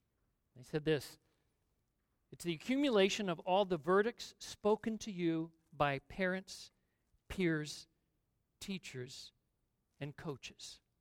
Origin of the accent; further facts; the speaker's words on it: California, United States; I grew up in Southern California.